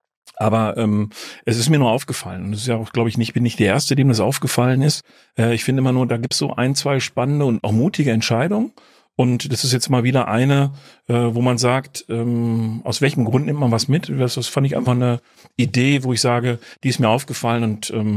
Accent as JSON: {"language": "German", "town": "Issum", "region": "North Rhine-Westphalia", "country": "Germany", "tie": "born or raised there", "also_born_or_lived": "Geldern", "said": "komme ja gebürtig, jetzt für die, die wirklich sehr nah dran wohnen, aus Sebeln. Das ist ein Vorort von Issum. Geboren bin ich tatsächlich in Geldern, das ist der Nachbarort. Aber das ist am Niederrhein auch alles schön klein und fein."}